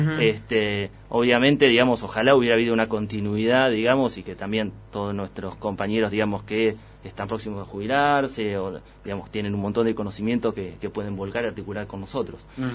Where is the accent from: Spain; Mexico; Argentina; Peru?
Argentina; La Plata, Buenos Aires Province; Yo soy de La Plata.